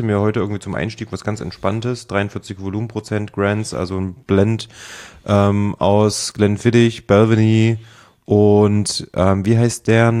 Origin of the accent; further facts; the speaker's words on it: Saalfeld, Thuringia, Germany; Hat nur noch so ein Saalfelder Ur oder Ur-Saalfelder mitgenommen, was aus meiner Heimat so ein bisschen ist